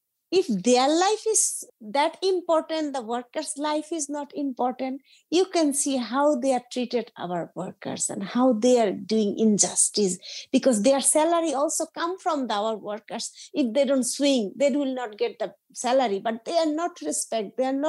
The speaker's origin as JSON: {"language": "English", "town": "Dhaka", "region": "Dhaka Division", "country": "Bangladesh", "tie": "born there", "second_language": "English", "said": "I was born in Bangladesh, Dhaka City, 1973."}